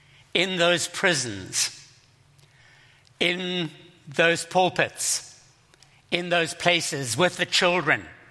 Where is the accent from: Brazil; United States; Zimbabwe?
Zimbabwe; born there; moved away; me for my accent. I keep having to apologize for it. I was born in Zimbabwe, that poorest nation on the planet.